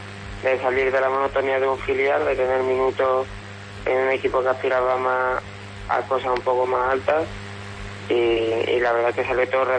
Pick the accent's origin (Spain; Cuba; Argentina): Spain; Cádiz, Andalusia; como gaditano